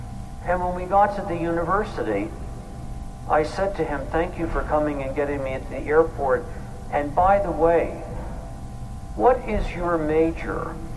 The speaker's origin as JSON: {"language": "English", "town": "Philadelphia", "region": "Pennsylvania", "country": "United States", "tie": "born or raised there", "said": "As a kid growing up in Catholic grade school in Philadelphia"}